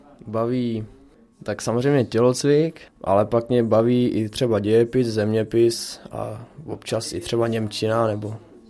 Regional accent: Červený Kostelec, Hradec Králové Region, Czechia; je mi 16 let, jsem z Červeného Kostelce

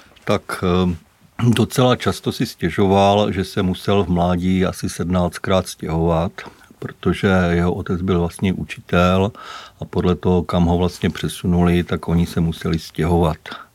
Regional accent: Olomouc, Olomouc Region, Czechia; Takže tohle vlastně byla doba mého dětství na Tabulovém vrchu v Olomouci.

